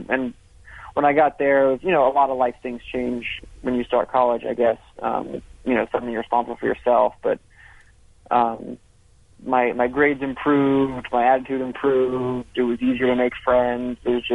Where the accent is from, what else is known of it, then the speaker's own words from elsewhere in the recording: Atlanta, Georgia, United States; Yeah, I grew up in Atlanta, Georgia. Not a whole lot of bike riding there.